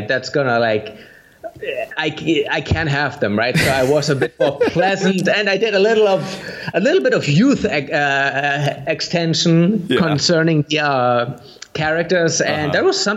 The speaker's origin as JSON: {"language": "English", "country": "Germany", "second_language": "English", "said": "I'm from Germany and you're from the US, right?"}